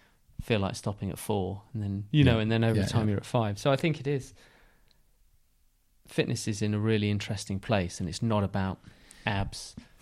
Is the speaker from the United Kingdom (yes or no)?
yes; United Kingdom; I would say, as a Brit, it's a very American way of being.